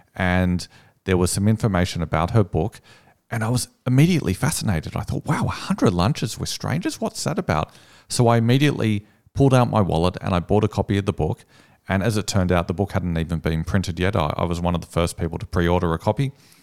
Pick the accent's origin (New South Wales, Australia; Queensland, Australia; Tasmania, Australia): New South Wales, Australia; Sydney; I'm from Sydney.